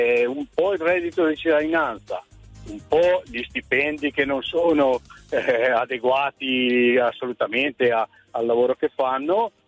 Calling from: Trento, Trentino-Alto Adige, Italy; Sono di Trento ma sto andando a Verona da mia figlia.

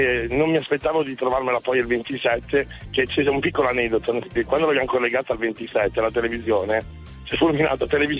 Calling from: Alessandria, Piedmont, Italy; Alessandria.

